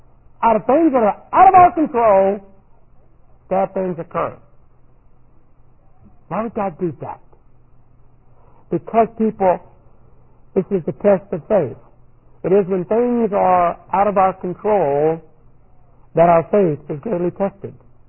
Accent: Hollywood, California, United States; I'm from Hollywood. I was born in Hollywood, California.

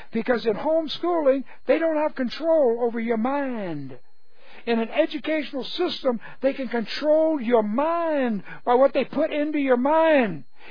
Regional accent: Houston, Texas, United States; I was born in January of 42. We moved 2 years later to Houston.

